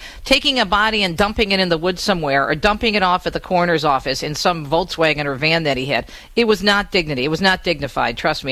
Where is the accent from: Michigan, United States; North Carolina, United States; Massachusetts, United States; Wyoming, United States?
Michigan, United States; And I said, oh, well, we're from Michigan, right across the river is, you know, Ontario and beautiful town of Windsor.